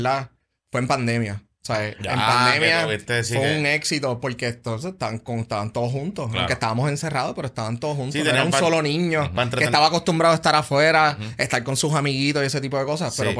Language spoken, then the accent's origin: Spanish; San Juan, Puerto Rico; now in Manatí, Puerto Rico; Recuerda, vengo de San Juan, así que claro.